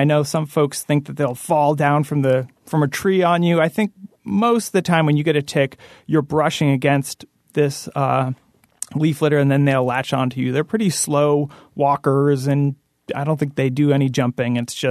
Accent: Springfield, Vermont, United States; Well, I grew up in Springfield, Vermont, back in the 80s and 90s, and I didn't experience any ticks growing up, or very few, and didn't hear much about Lyme disease.

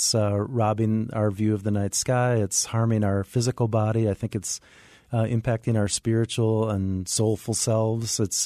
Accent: Minnesota, United States; And then you combine that with growing up in Minnesota, we had a cabin in the northern part of the state.

